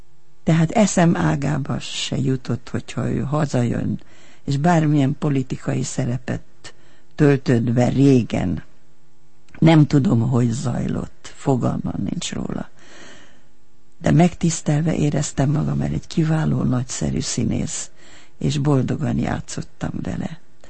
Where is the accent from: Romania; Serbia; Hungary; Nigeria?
Serbia; Subotica, Vojvodina; born there; moved away; hát ugye én Szabadkán születtem, aztán mentünk tovább